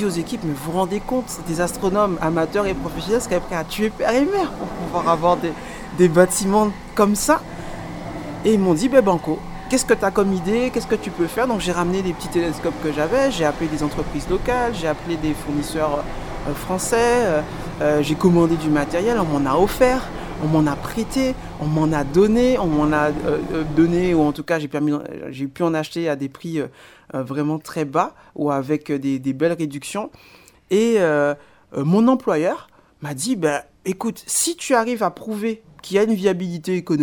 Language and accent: French; Guadeloupe, France; comme je suis guadeloupéen